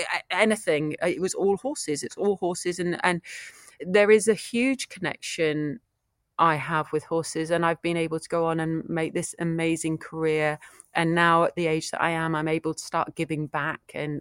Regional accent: England, United Kingdom; moved away as an adult; also born or lived in United States; America was really America. It was not a place that I really threw myself into. I realize I'm really an English country girl. I love being in this green, beautiful country that we have.

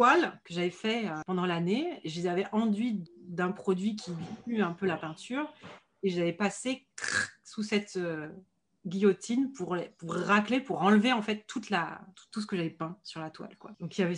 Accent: Nouvelle-Aquitaine, France; Et après, j'ai grandi au Pays Basque essentiellement. Puisqu'on est revenu, mes parents avaient acheté une maison au Pays Basque

